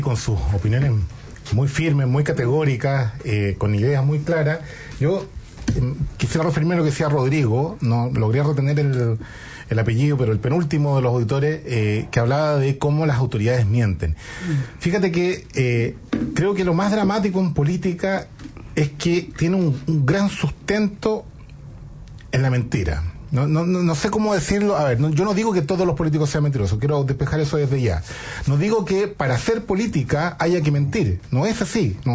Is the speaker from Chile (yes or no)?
yes; Chile; como somos todos los chilenos